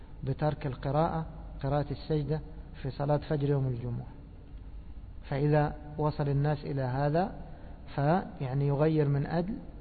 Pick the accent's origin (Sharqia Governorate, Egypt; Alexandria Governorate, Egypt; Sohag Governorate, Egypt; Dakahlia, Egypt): Alexandria Governorate, Egypt; Alexandria; ودفن عندنا في الإسكندرية